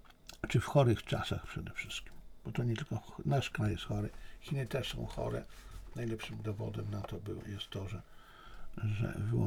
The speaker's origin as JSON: {"language": "Polish", "town": "Beniaminów", "region": "Masovian Voivodeship", "country": "Poland", "tie": "born or raised there", "said": "było u mnie kilku ludzi ze wsi, z tej mojej wsi, z Beniaminowa"}